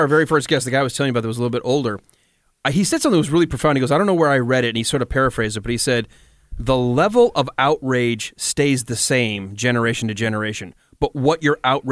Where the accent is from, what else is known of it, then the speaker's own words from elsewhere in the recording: Detroit, Michigan, United States; Like when I grew up in Detroit, that's the funny thing we talk about growing up seeing it on TV.